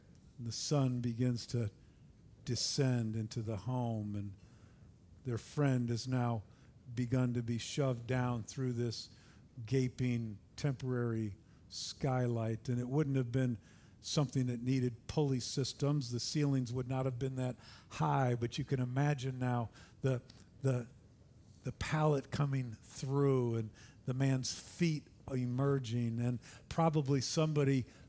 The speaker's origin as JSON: {"language": "English", "country": "United States", "tie": "born or raised there", "said": "They weren't like homes that I grew up with in the States."}